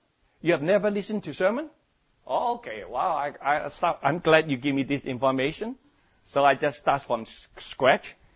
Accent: Hong Kong; English is a second language; Like, I came from Hong Kong. I wasn't a Christian. I was a Buddha believer.

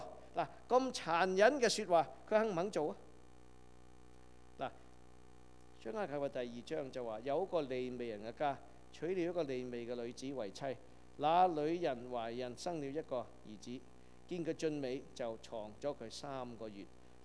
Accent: Guangdong, China; 我哋广东人有句点啊？

